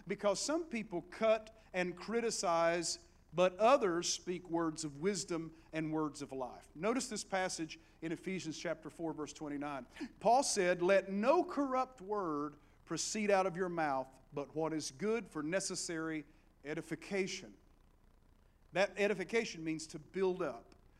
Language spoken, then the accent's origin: English; Appalachia, United States; accent: Appalachian; And I always felt I had an impediment with me, and that's my heavy Appalachian accent. It's a lot better now than it used to be.